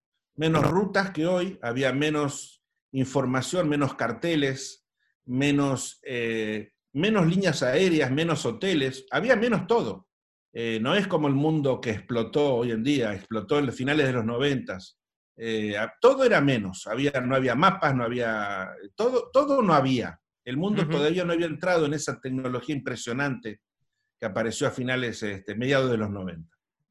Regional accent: Argentina; pero como no les importaba nada a los argentinos, era como que no estábamos nosotros en la lista, era como que Argentina no estaba en la lista de los países, ni existíamos

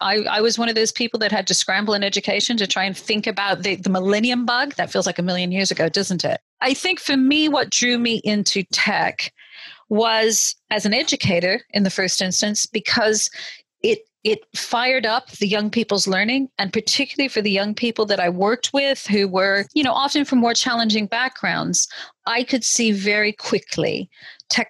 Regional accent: New Mexico, United States; from the US and from a really tiny town in the middle of nowhere in New Mexico, spent a lot of time growing up in the Southwest

